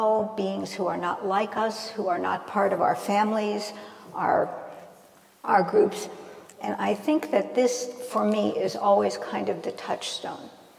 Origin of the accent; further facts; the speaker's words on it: New York City, New York, United States; And it sort of starts in high school in New York. I grew up in the Bronx.